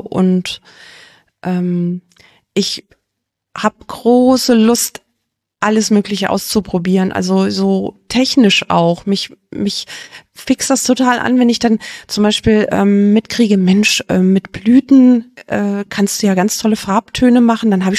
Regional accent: Giessen, Hesse, Germany; Also hier, ich bin ja hier auch groß geworden in Gießen.

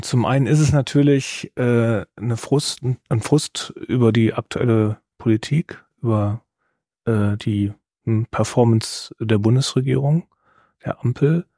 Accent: Saxony-Anhalt, Germany; wenn ich von meinem Heimatort nach Stendal unterwegs bin, das sind 30 Kilometer

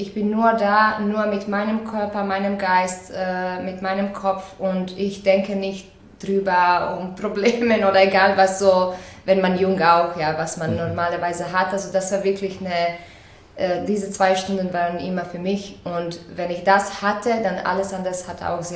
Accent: Croatia; Ich komme aus Kroatien, ich bin 33

